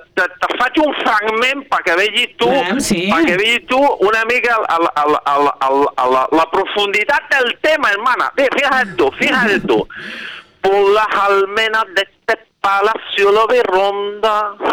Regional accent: Cuba; soy cubano, hermana, soy cubano. Ahí tengo la cubanidad

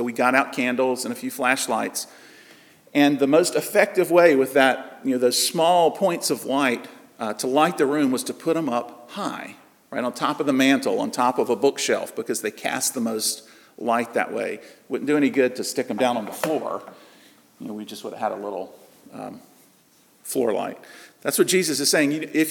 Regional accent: South Carolina, United States; I don't know if this is a regional thing from where I grew up in South Carolina or if it's everywhere

